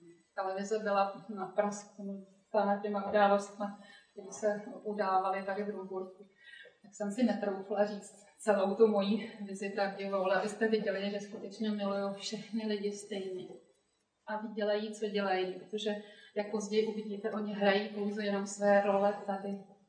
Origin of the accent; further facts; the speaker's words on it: Teplice, Ústí nad Labem Region, Czechia; já jsem se narodila dvěma milujícím se lidem v Teplicích, žiju tam celý život, kteří nevěřili v Boha, nechodili do kostela